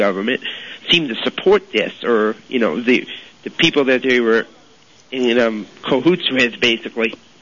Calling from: United States; Hi, I'm an American up here in Canada.

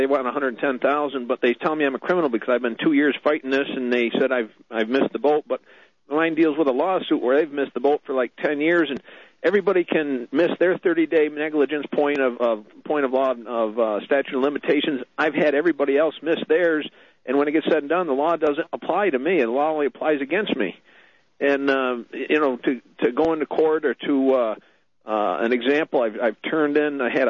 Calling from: New York, United States; from New York, maybe.

